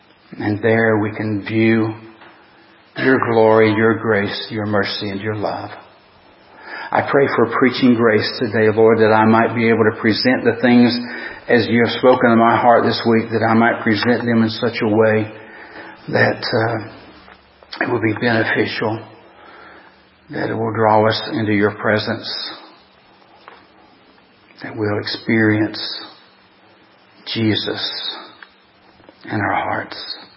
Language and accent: English; Smoky Mountains, United States; Growing up in the Smoky Mountains, that was one thing that I love to be able to do is to go.